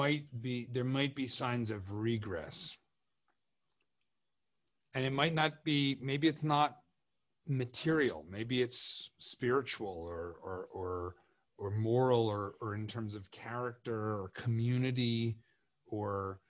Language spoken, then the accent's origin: English; Northeast, United States; now in Texas, United States; I grew up in the Northeast and now I live in Texas, and I moved down here for reasons and I'm happy with it